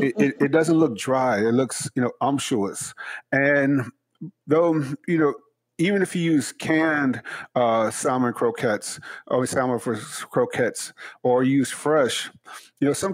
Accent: Chicago, Illinois, United States; growing up in Chicago, hanging out with the Hebrew Israelites and everyone like that.

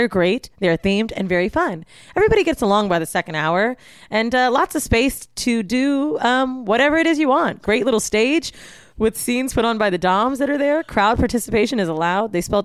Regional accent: San Francisco, California, United States; born there; I was born in San Fran, dude.

